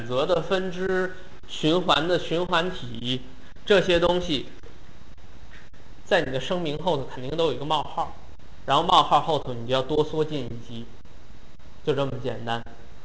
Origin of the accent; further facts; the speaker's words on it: China; 它是我们中国人一个叫